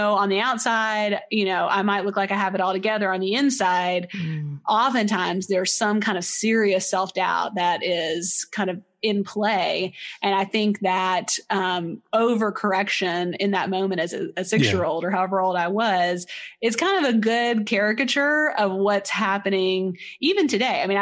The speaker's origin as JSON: {"language": "English", "region": "Texas", "country": "United States", "tie": "born there", "said": "some friends of my parents who lived in Texas when I was born in Texas."}